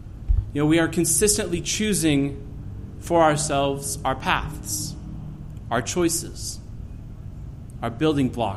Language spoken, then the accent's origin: English; United States; Growing up in the United States, it's hard to see the country destroying itself as it is.